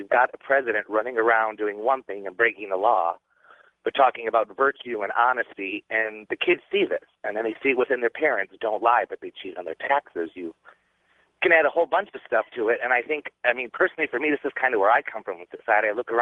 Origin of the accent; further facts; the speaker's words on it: Troy, Michigan, United States; I'm from Troy, Michigan